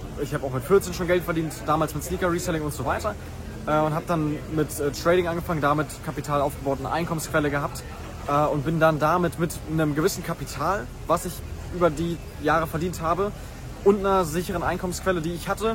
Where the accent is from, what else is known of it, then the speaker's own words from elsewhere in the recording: Germany; Und ich bin super dankbar, in Deutschland aufgewachsen zu sein.